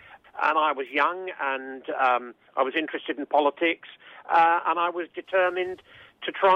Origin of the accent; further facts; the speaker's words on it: St Albans, East of England, United Kingdom; I came from St Albans in Hertfordshire, which when I grew up as a boy and when I left school wasn't a multiracial town.